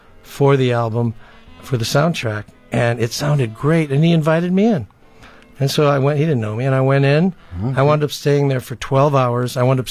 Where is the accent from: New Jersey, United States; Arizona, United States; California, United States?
California, United States; East Los Angeles; when I grew up in East L.A., Whittier Boulevard was the cruising place.